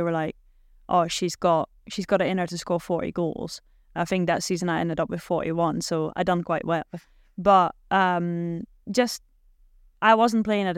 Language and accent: English; Netherlands; accent: Dutch; They weren't always happy with my accent because I did still sound a bit Dutch, which obviously is a bit sensitive to some people.